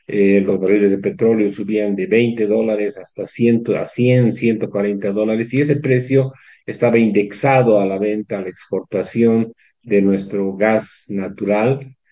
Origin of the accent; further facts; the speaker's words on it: Bolivia; que tuvimos la suerte como bolivianos